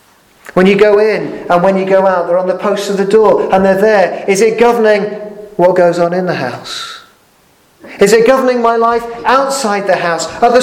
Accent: United Kingdom; You know, we're British, we talk about the weather.

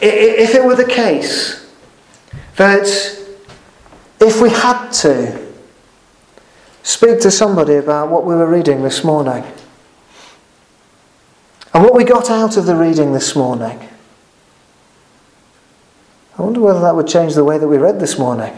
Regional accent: United Kingdom

